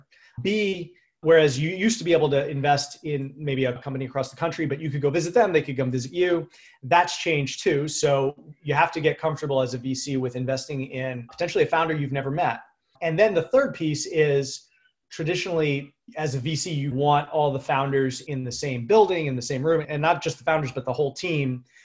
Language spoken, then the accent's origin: English; New York/Connecticut area, United States; I'm originally from the New York and Connecticut area.